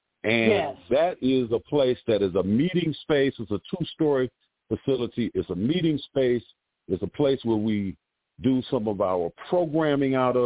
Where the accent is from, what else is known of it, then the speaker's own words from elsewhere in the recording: Washington, District of Columbia, United States; See, I'm born and raised in Washington, D.C., right?